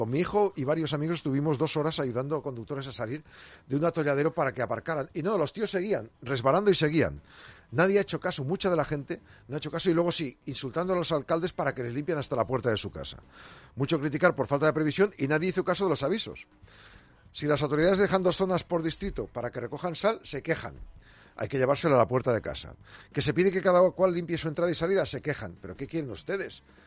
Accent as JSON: {"language": "Spanish", "town": "Burgos", "region": "Castile and León", "country": "Spain", "said": "en la zona del norte, mi tierra en Burgos, pasa mucho esto"}